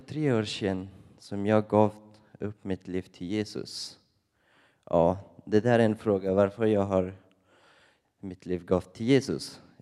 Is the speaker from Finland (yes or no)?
no; Afghanistan; Swedish is a second language; now in Sweden; Jag kommer från Afghanistan och fått en muslimsk familj. Ja, när jag var i Afghanistan, jag var liten